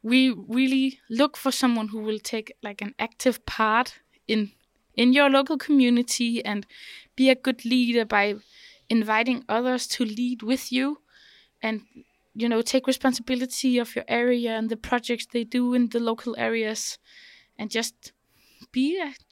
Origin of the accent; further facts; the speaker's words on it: Denmark; from Denmark, and I am a chair member of the main head board